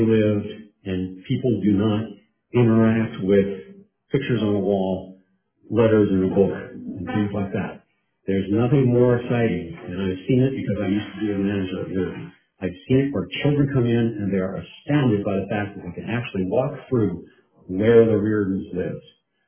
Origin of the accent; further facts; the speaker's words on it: Flagstaff, Arizona, United States; I'm from Flagstaff.